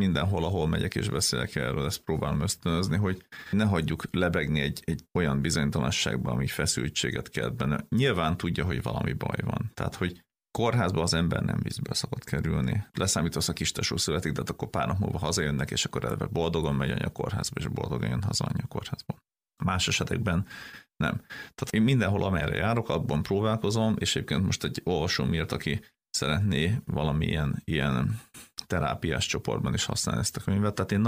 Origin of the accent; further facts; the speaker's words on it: Gyula, Békés, Hungary; mi ugye ő is Gyulai, én is Gyulai vagyok